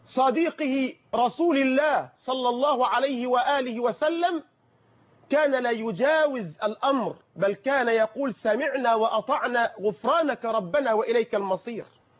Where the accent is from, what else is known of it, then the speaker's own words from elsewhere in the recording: Egypt; اللهم احفظ بلدنا مصر